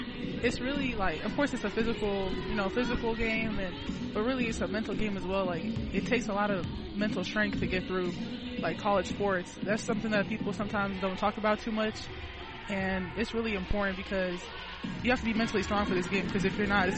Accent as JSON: {"language": "English", "town": "Greensboro", "region": "North Carolina", "country": "United States", "said": "Yes, I do. I'm from Greensboro."}